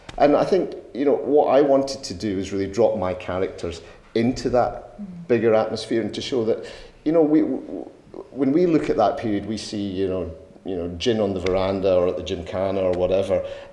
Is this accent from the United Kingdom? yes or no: yes; United Kingdom; both these two different parts of my personality that you naturally have as a British Asian